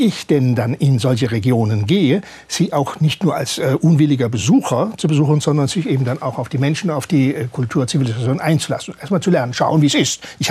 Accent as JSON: {"language": "German", "region": "Baden-Württemberg", "country": "Germany"}